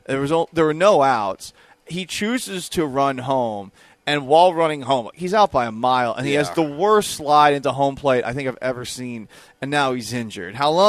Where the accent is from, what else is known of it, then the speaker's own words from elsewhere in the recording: Boston, Massachusetts, United States; I can't, but I'm from Boston. I hate the Yankees. I hate New York.